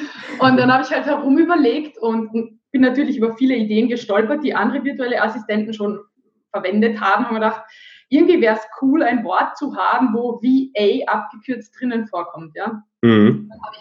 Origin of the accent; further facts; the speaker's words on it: Carinthia, Austria; accent: Carinthian; now in Graz, Austria; Ich komme ursprünglich aus Kärnten, aus dem tiefsten Burgtal, wo man nicht schön spricht. Also definitiv sehr kärntnerisch. Aber ich bin in einer Schauspielerfamilie aufgewachsen und da hat man immer eher schöner gesprochen.